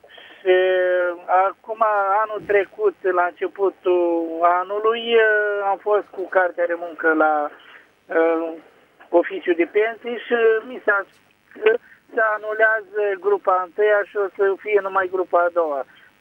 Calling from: Bacău, Bacău County, Romania; sunt din Bacău.

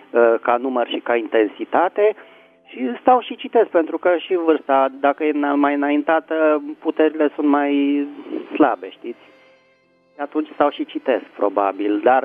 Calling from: Bucharest, Romania; din București.

